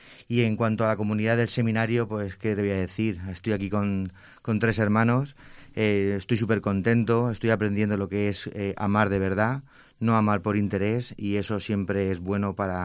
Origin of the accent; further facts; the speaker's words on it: Elda, Valencian Community, Spain; Y cuando llegas a Elda, yo soy de Elda